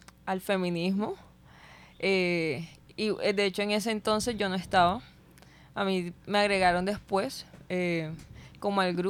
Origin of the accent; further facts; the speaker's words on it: Barranquilla, Atlántico, Colombia; Por lo menos de nosotras que somos acá de Barranquilla.